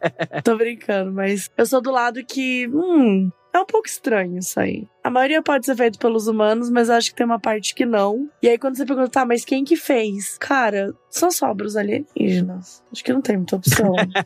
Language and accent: Portuguese; Minas Gerais, Brazil; Cara, eu sou de Minas Gerais, então assim, pra mim, a ideia de encontrar com ET sempre foi muito romantizada.